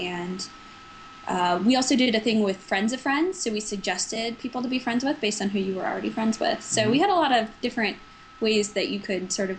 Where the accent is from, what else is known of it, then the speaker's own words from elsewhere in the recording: Minnesota, United States; we had a bunch of folks from Minnesota, my home state